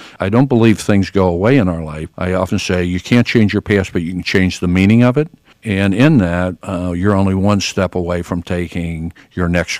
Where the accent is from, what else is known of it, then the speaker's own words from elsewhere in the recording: Brazil; I grew up in Brazil.